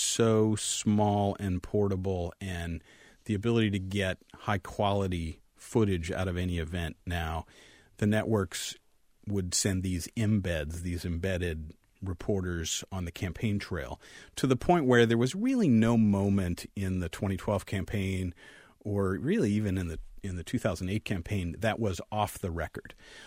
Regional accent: Phoenix, Arizona, United States; When I was in – when I was growing up in Phoenix

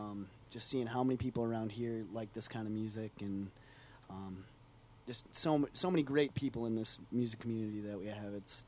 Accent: Superior, Wisconsin, United States; I grew up out on the Black River, right by Patterson Park, right outside of Superior

